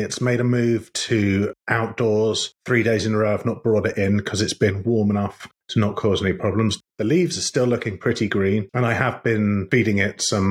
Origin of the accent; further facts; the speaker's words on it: United Kingdom; But we can't just dive into it, because we're British.